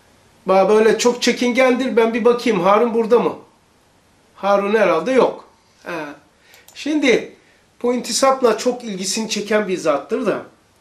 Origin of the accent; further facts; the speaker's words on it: Rize, Turkey; Şimdi mesela ben Rizeliyim ama en fazla 11 sene kalmış.